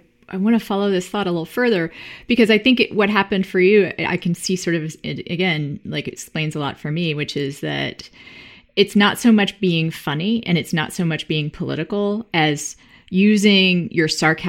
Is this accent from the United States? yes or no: yes; Texas, United States; I grew up in Texas.